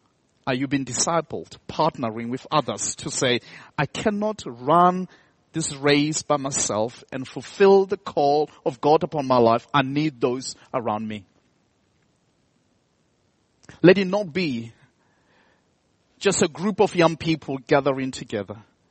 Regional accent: South Africa; I come from South Africa. We play rugby there.

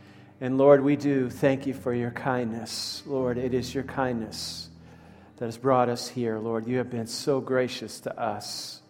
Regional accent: Halifax, Massachusetts, United States; my hometown of Halifax, Massachusetts. It is a booming metropolis of 3,000 people.

